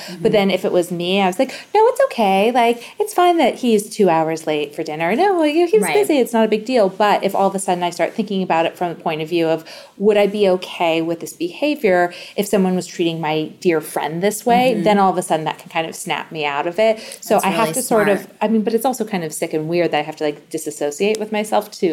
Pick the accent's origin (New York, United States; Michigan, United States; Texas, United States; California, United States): California, United States; San Diego; technically Midwestern, even though I grew up in San Diego.